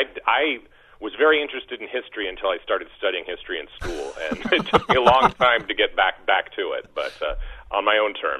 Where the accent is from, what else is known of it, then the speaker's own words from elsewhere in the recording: California, United States; now in Oregon, United States; I think it did, only because we moved in from California. We're those dreaded Californians in 1979.